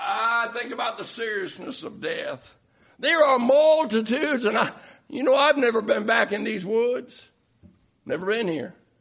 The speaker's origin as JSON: {"language": "English", "town": "Waldoboro", "region": "Maine", "country": "United States", "tie": "born there", "said": "I was born in the Waldenboro Hospital on October the 17th, 1964."}